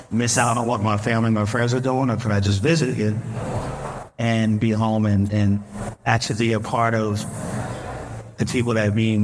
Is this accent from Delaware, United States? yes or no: yes; Delaware, United States; now in Nashville, United States; Yes, sir. I'm from Delaware, born and raised.